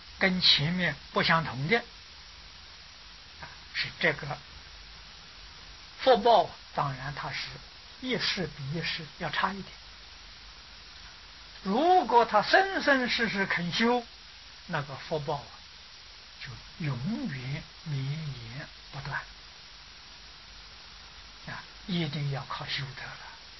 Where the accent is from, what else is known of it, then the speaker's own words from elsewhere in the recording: Anhui, China; 那时候我知道我们家乡好像安徽省呢